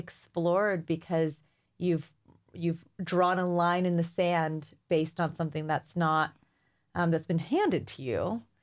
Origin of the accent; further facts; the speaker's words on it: Michigan, United States; also born or lived in Ohio; growing up in Michigan and Ohio and just in the West